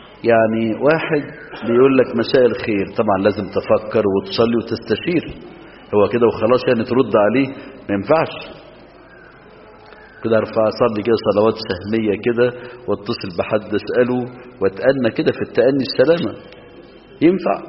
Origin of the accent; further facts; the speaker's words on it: Minya, Minya Governorate, Egypt; عندنا في المنيا